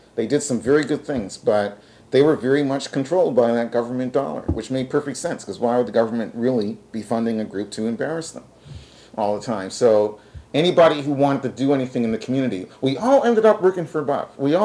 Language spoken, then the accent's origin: English; Halifax, Nova Scotia, Canada; also born or lived in Annapolis Valley; Although I didn't grow up there. I grew up in Halifax, and that's the Annapolis Valley.